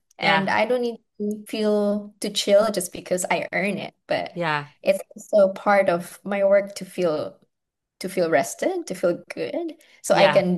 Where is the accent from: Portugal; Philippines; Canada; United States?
Philippines; Maybe that's me being Filipino, I don't know.